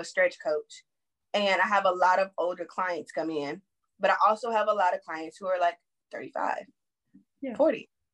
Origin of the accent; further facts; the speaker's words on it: Houston, Texas, United States; I'm from Texas, Houston, we try and smother and because I grew up like that.